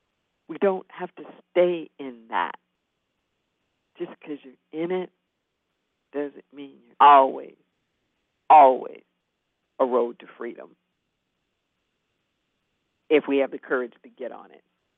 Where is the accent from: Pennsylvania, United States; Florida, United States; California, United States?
California, United States; Los Angeles; Well, you know, like I said, I'm from Los Angeles. And I've watched my city go up way too many times.